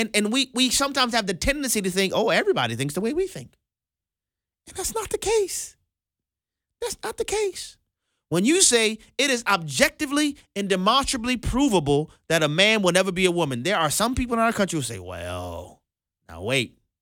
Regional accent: New Orleans, Louisiana, United States; Until I showed up at the state capitol, and this was in Louisiana at the time. That's, you know, I'm from New Orleans.

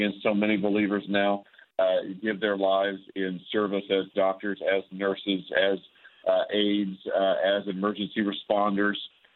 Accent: Missouri, United States; certainly in my home state of Missouri

